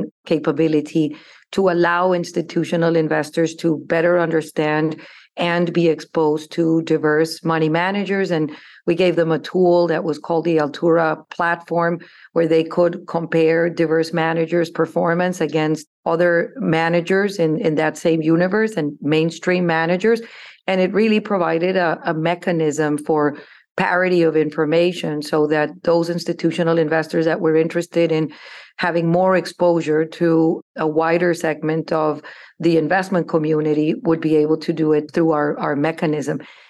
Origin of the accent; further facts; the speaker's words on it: Bogota, Bogotá Capital District, Colombia; moved away as an adult; Yeah, well, I grew up in Colombia. I was born in Bogota, Colombia. I studied law there.